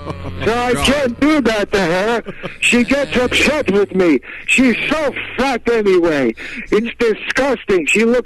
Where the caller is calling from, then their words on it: Philadelphia, Pennsylvania, United States; My name is … I'm calling from Philadelphia.